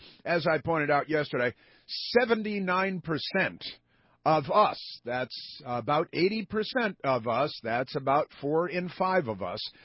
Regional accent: United States; is appalling to me as an American, as a taxpayer, as a former journalist.

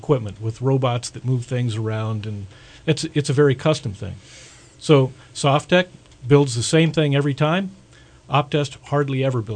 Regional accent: Redding, California, United States; I grew up here in Reading. I went to Nova High School. I went to Shasta High School.

